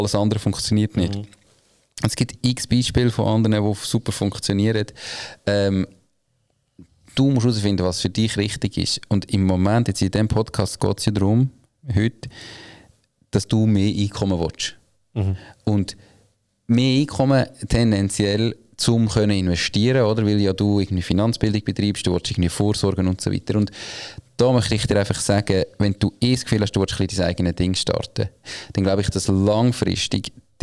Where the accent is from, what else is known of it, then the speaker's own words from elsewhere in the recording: Switzerland; Es ist jetzt auch gerade als Schweizer utopisch, das Gefühl zu haben, ich kann etwas anbieten.